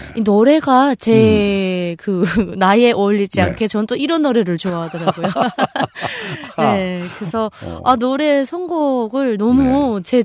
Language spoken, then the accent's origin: Korean; Jonchon, Chagang, North Korea; moved away as an adult; now in South Korea; 저는 자강도 전천에서 태어나서 20살까지 살다가 대한민국으로 이사 오게 된